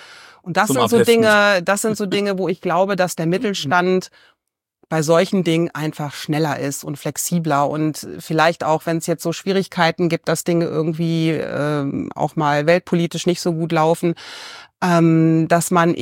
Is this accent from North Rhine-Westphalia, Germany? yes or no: yes; North Rhine-Westphalia, Germany; Aber wir sind auch typische Westfale.